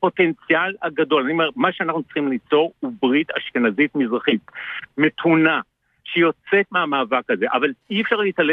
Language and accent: Hebrew; Jerusalem, Jerusalem District, Israel; אני ירושלמי בבסיס